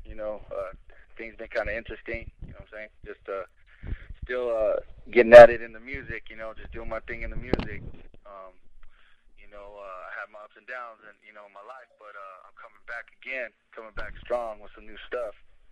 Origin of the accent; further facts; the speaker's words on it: San Jose, California, United States; I grew up in the city, not as big as Miami or New York and stuff, but we come from San Jose, California, which is to me is an emulation of New York City anyway.